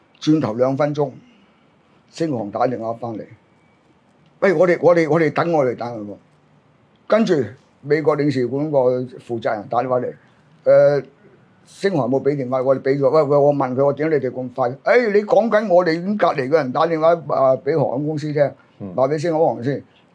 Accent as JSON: {"language": "Cantonese", "country": "China", "said": "我自己身為中國人，成日都希望我哋國家咧一定要搞與和為貴"}